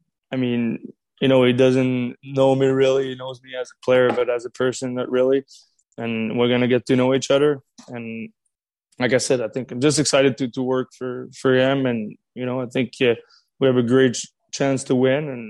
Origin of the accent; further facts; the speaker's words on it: Montreal, Quebec, Canada; I mean, I know I'm from Montreal, so I know how it is.